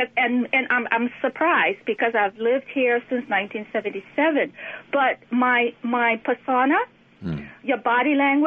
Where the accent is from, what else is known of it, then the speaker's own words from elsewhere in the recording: Liberia; accent: Liberian; now in United States; So when I'm with Liberians, I go very much into my Liberian accent. And when I'm working, and because I work with customers, I learned to speak in the American jargon.